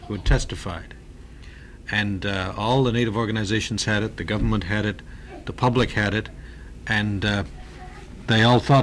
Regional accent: Canada; I'm from Canada. I spent 3 years in the Canadian Arctic.

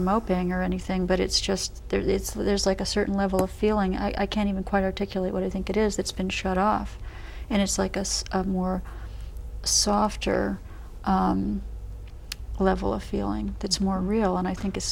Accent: Michigan, United States; As you were talking, I thought of where I grew up in Michigan.

